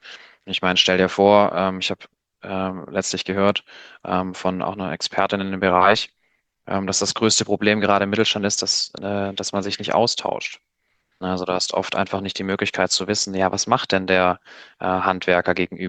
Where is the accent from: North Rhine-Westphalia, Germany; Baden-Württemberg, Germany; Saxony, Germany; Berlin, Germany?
Baden-Württemberg, Germany; Maschinenbauer in, sagen wir mal, im Schwabenland, wo ich herkomme.